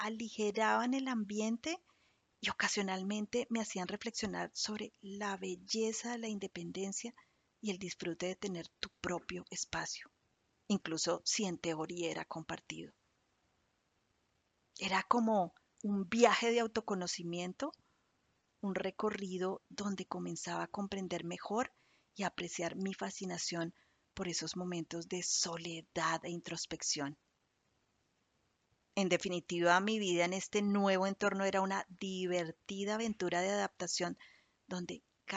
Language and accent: Spanish; Colombia; las mojarras fritas crujientes de las playas de Santa Marta en mi país